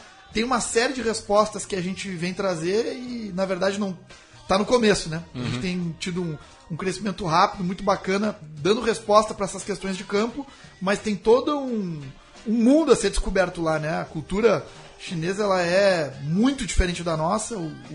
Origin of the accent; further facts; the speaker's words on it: Porto Alegre, Rio Grande do Sul, Brazil; eu sou de Porto Alegre também